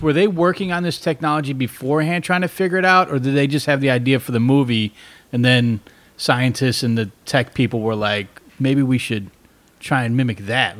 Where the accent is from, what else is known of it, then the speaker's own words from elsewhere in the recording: Chicago, Illinois, United States; now in San Diego, United States; No, I grew up in Chicago.